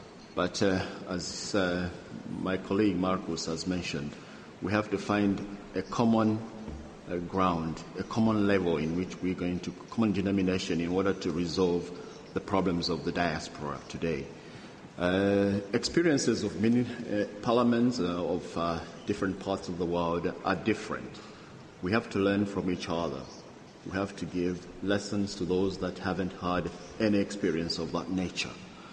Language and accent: English; Poland; I'm an MP from Poland